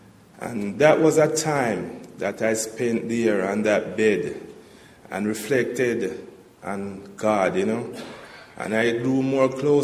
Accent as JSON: {"language": "English", "country": "Jamaica", "tie": "born or raised there", "said": "Yes, I'm a Jamaican. I was born in Jamaica."}